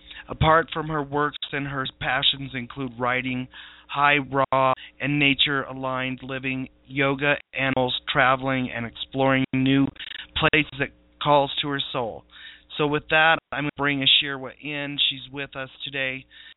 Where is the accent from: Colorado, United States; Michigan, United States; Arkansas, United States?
Colorado, United States; Red Feather Lakes; from the Searcher's Roadmap, and I am from Red Feather Lakes, Colorado. I'm broadcasting live from 9,200 feet in the United States in the Northern Rockies.